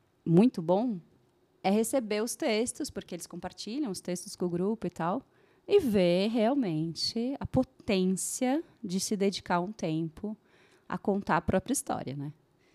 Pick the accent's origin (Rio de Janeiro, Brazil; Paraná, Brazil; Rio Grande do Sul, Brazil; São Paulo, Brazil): São Paulo, Brazil; Bragança Paulista; E a cidade onde eu cresci, que é Bragança, é 1h30 de São Paulo.